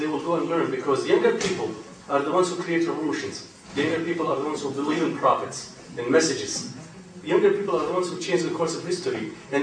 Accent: Minnesota, United States; I come from Minnesota. I live in Minnesota

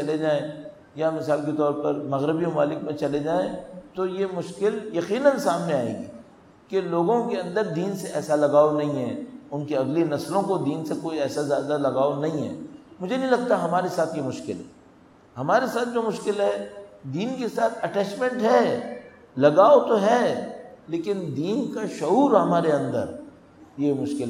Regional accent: Pakistan; اب ہمیں پاکستانی ہونے کے ناطے، اس ماحول میں رہنے والا ہونے کے ناطے

